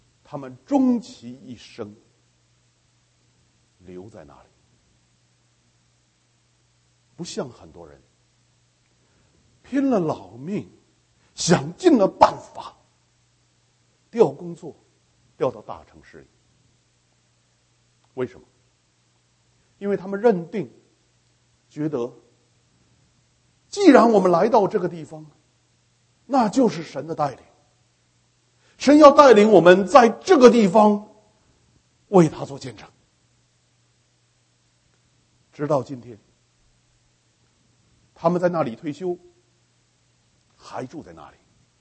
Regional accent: Beijing, China; 我是北京人了，北京有些亲戚啦

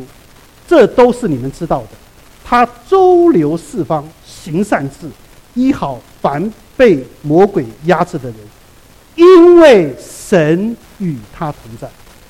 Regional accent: Taiwan; 我在台湾长大的

